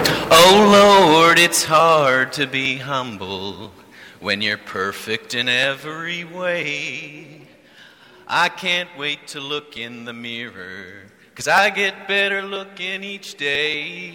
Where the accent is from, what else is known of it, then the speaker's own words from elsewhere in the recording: Yakima, Washington, United States; I'm from the West. I used to sing that song as like a four-year-old at a little pizza shop called Shakey's in downtown Yakima, Washington.